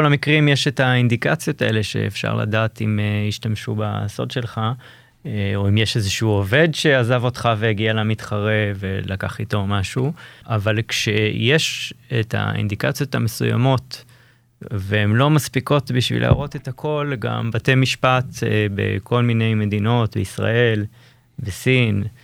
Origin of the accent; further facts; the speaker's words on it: Haifa, Haifa District, Israel; אני חיפאי במקור